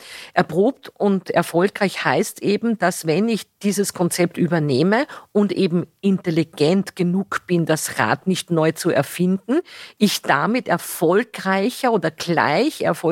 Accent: Salzburg, Austria; Ich bin Salzburgerin, bin aber in der Dachregion unterwegs mit meinen Projekten und mit dem Aufbau von Franchise-Systemen. Und ich lebe in Neumarkt am Wallersee mit meinem Mann und meiner Katze Betty.

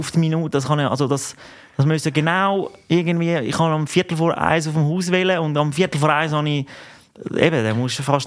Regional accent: Switzerland; Wir sind verdammte Schweizer, absolut.

